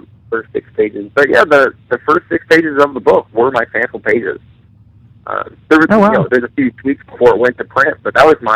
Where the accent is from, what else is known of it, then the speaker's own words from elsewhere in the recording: the South, United States; no, I'm from the South.